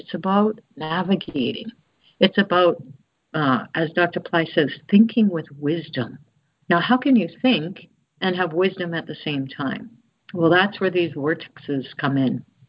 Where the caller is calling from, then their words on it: Chennai, Tamil Nadu, India; And I'm calling from India, Chennai, India.